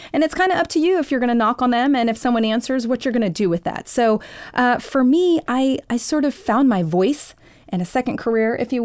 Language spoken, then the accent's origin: English; Washington, New Jersey, United States; I was raised in Washington, New Jersey. I spent a decade in Washington, D.C.